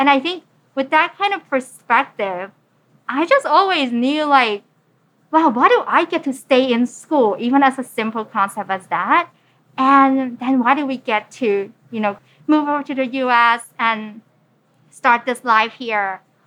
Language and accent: English; Hong Kong; born there; I was born in Hong Kong and I was born to parents who are either immigrants from China or their parents were immigrants from China.